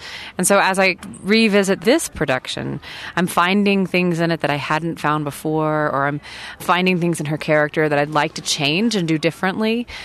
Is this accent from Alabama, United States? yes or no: yes; Huntsville, Alabama, United States; I began a small chamber music festival in Huntsville, Alabama.